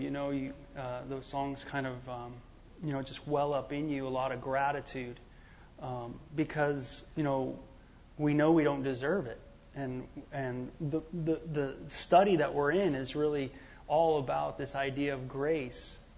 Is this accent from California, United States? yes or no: yes; California, United States; a pagan kid growing up in Southern California reading the Bible